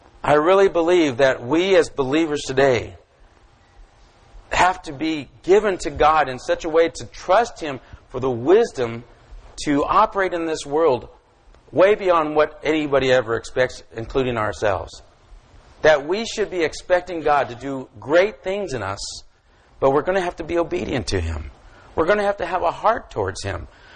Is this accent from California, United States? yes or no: yes; California, United States; Now here I'm going, I'm this nobody from California being treated like royalty at this wedding.